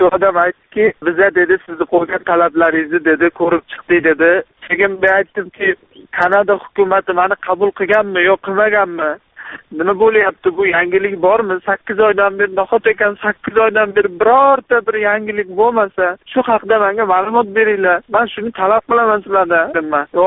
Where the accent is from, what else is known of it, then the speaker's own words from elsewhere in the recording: Andijan, Andijan Region, Uzbekistan; moved away; Men Andijondanman, ayolim Toshkentdan.